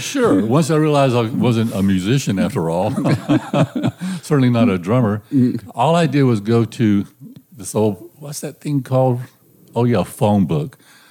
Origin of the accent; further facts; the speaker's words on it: Dublin, Georgia, United States; Well, I was in Georgia. I grew up in Georgia, wanted to be in the music business. And this is in late 70s and stuff.